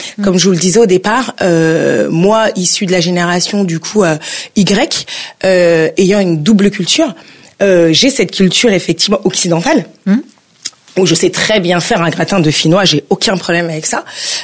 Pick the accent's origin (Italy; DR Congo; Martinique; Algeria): DR Congo; Je suis originaire du coup de Congo Kinshasa